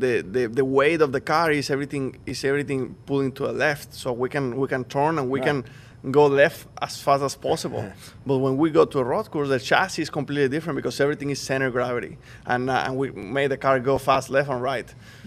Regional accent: Mexico; English is a second language; now in United States; I grew up in Mexico, but the very first time I moved to the U.S. was here.

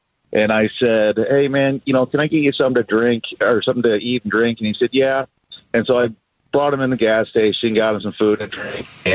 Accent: Iowa, United States; now in Gilbert, United States; I actually just moved to Gilbert about a year ago, so I haven't seen a whole lot of this, but I came from Iowa.

